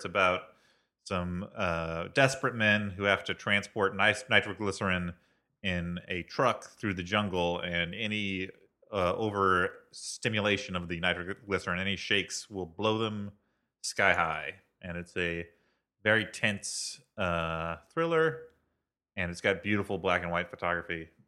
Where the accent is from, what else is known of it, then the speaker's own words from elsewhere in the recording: Indianapolis, Indiana, United States; I'm from the Indy area, and in my senior year of high school, I took a class in photography.